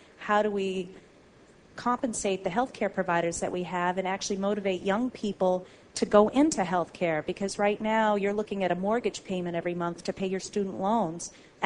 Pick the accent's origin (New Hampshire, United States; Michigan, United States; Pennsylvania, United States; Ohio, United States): New Hampshire, United States; Greenland; Greenland, New Hampshire.